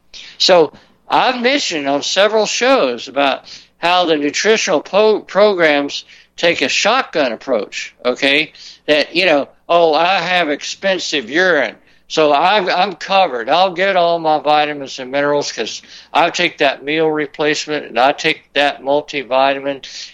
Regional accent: Florida, United States; I'm from Florida, you know, I know, okay?

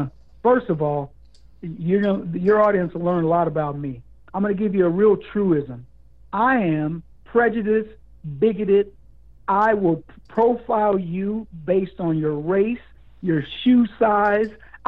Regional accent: the South, United States; Look, I grew up as a kid in the 60s. I grew up in the South.

